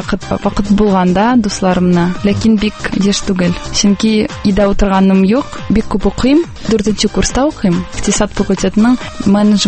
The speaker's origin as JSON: {"language": "Tatar", "town": "Kazan", "region": "Tatarstan", "country": "Russia", "tie": "born or raised there", "said": "Брюссельдә Казанны якладык һәм Универсиаданы үзебезнең туган шәһәребезгә горурланып алып кайттык."}